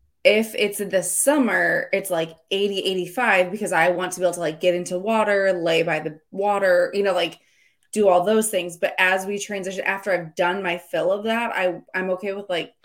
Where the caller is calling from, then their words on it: Illinois, United States; I'm listening from Central Illinois